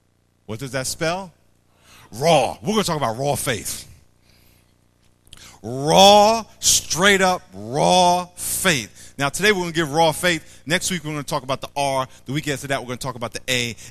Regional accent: New York, United States; When I was a kid, we used to go upstate New York. I grew up in Long Island.

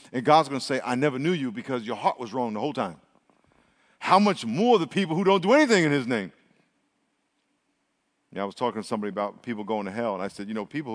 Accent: New York, United States; If they're from New York, we end up talking, yo, man, we're from New York.

